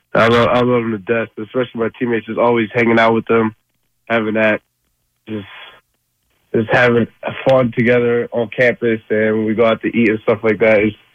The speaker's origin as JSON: {"language": "English", "town": "Philadelphia", "region": "Pennsylvania", "country": "United States", "said": "That's what they just first think because I'm from the Philly area and I live here."}